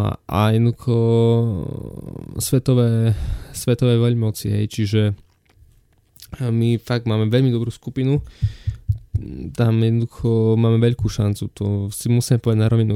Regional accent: eastern Slovakia, Slovakia; celkovo ja som z východu a ja fandím týmto tímom našim, klubom

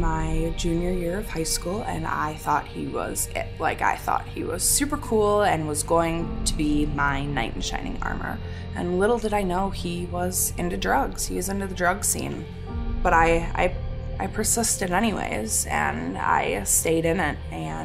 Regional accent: Hartford, Wisconsin, United States; also born or lived in Milwaukee; I was born in Milwaukee, and when I was about 8, my mom moved my sister and I to the suburbs around the Hartford area.

